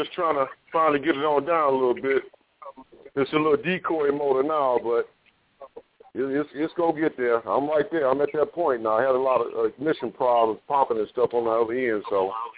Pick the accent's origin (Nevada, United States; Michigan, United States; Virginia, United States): Michigan, United States; Detroit; now in Columbus, United States; This is Coney, man. I'm from Detroit, man. I moved out of Columbus, Ohio.